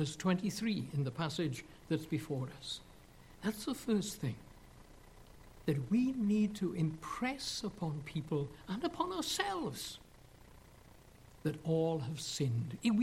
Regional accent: Wales, United Kingdom; I was brought up in Wales

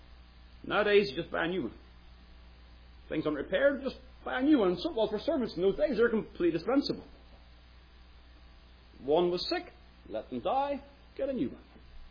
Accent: Ballymena, Northern Ireland, United Kingdom; I remember there was a shop, a store in my hometown of Ballymena.

